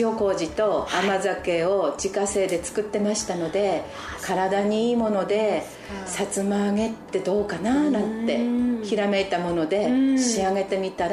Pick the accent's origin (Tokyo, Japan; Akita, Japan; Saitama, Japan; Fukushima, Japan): Fukushima, Japan; Aizumisato; 会津三里町出身ですので私、菜種湯栽培盛んなんですね。